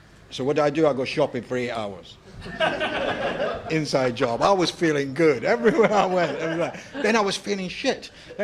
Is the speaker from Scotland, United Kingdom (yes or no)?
yes; Scotland, United Kingdom; or like just me being Scottish, right?